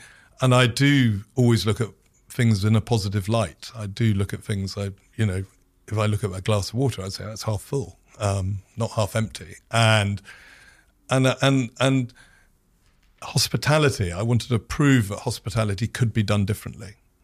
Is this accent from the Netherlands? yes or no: no; United Kingdom; there was this thing about being a Brit and going to New York and trying to take the thing which I loved in London and see if it worked in New York.